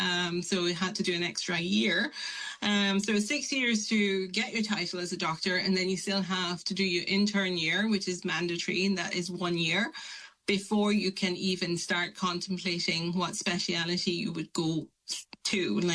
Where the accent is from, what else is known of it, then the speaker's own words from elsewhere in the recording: Malaysia; I come from Malaysia, and my dad is a GP, and I always grew up around doctors and clinics